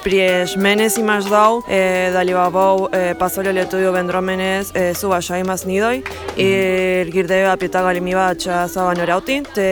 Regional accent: Argentina; Lithuanian is a second language; now in Lithuania; jie migravo į Argentiną tarp karų, tai jie pradėjo dalyvauti lietuvių bendruomenė Argentinoje, taip ir mano senelis ir mama, taip ir aš, tai dėl to jaučiuosi kaip lietuvė.

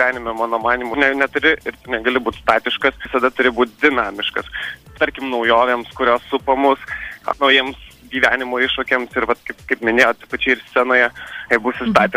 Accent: Alytus, Alytus County, Lithuania; moved away as an adult; Taip, aš gimiau ir užaugau Lietuvoje. Iš Lietuvos išvykau tik studijuoti, tai 18 metai buvo. Visada galvojau, kad Alytus yra labai labai gera vieta augti

